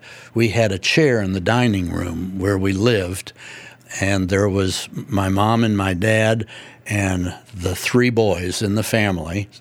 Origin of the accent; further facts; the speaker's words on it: Indianapolis, Indiana, United States; now in Cape Cod, United States; I'm from Indianapolis and from very close to Hawville, which is part of Indianapolis. I live on Cape Cod in Massachusetts